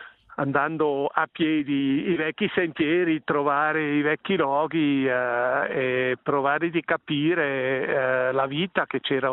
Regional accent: Zurich, Switzerland; Italian is a second language; La mia famiglia è d'origine di Gera Verzasca, ma io sono cresciuto a Zurigo.

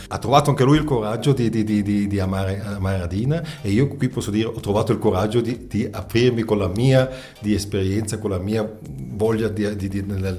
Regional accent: Bregaglia, Graubünden, Switzerland; vivo qui in Bregaglia, cresciuto in Bregaglia, lavoro per la dogana, 40 anni quest'anno.

